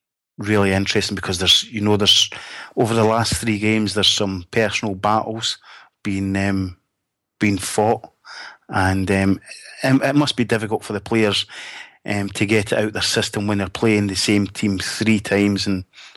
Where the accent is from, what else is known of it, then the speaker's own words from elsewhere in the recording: Glasgow, Scotland, United Kingdom; born there; now in Fife, United Kingdom; I'm in sunny, glorious Fife. Although I was born in Glasgow, so I am a Glaswegian at heart.